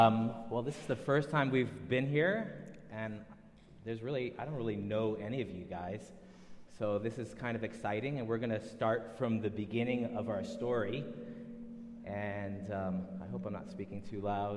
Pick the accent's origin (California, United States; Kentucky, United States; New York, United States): New York, United States; I grew up in New York.